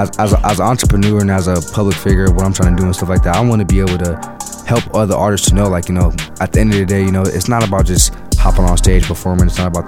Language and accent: English; Las Vegas, Nevada, United States; I'm always throwing events in Vegas. And, man, it's my hometown.